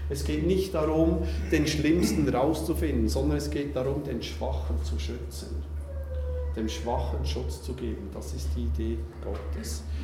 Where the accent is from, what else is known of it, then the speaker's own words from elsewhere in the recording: Switzerland; Wir sind Schweizer, weil wir unter dem gleichen Gesetz leben. Weil wir die Bedingungen erfüllen, die es braucht, um Schweizer zu sein. Weil wir hier geboren sind oder weil wir uns eingebürgert haben